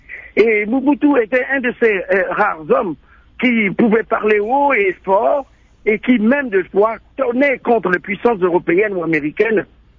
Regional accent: Gabon; Je suis gabonais, il est vrai

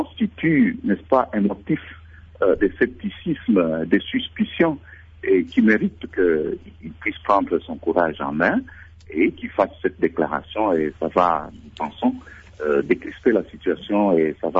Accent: DR Congo; Les évêques en tant que pasteurs et en tant que Congolais ont le droit de s'exprimer sur la situation sociopolitique de notre pays.

